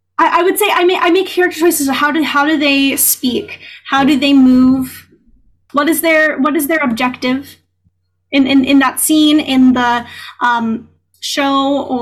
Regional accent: California, United States; No. We're from California.

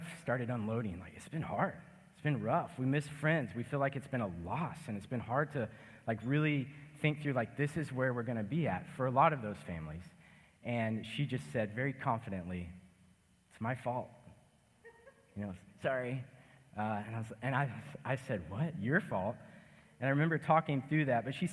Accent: Roman Forest, Texas, United States; I grew up in Roman Forest, not too far from here, just north of New Caney, actually in New Caney, but a little subdivision that its own city of Roman Forest.

